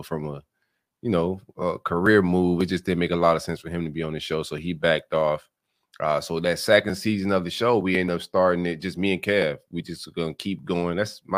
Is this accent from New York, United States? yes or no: no; Florida, United States; Most of my friends down here in South Florida, I'm from South Florida, so most of my friends were Miami fans.